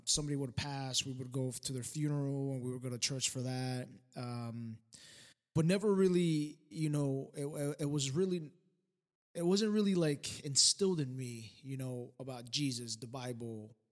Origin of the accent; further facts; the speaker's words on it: Colombia; I grew up in Colombia, South America. I want to say I was a Catholic culturally, you know, that's just what I grew up in.